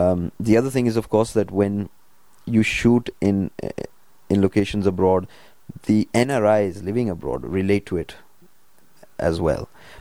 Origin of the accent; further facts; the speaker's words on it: United Kingdom; we are British, we are British Asians. And part of being British Asian is that we will basically not let go of who we are, but we will still be a part